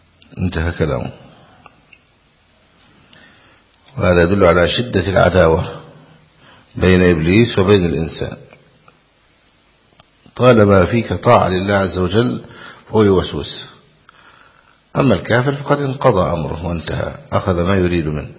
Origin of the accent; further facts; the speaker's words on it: Egypt; لكن الناس عندنا في مصر يقولون يا صبر أيوب